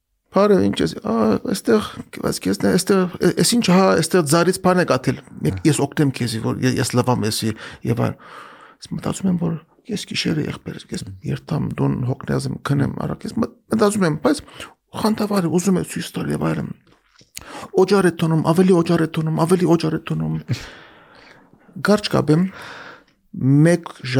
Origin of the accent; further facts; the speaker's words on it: Beirut, Beirut Governorate, Lebanon; moved away; ասում եմ ես Բեյրութ եմ ծնվել, այնտեղ ծնվել եմ, 15 տարի այնտեղ ապրել եմ